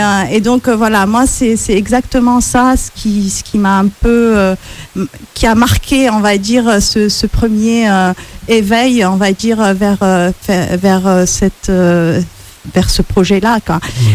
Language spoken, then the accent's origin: French; La Marsa, Tunis Governorate, Tunisia; j'ai grandi en Tunisie, dans une petite ville qui s'appelle Amarsa, qui est dans la banlieue nord de Tunis et qui connaît justement tout un mélange qui a connu dans le passé, tout un mélange de communautés, de cultures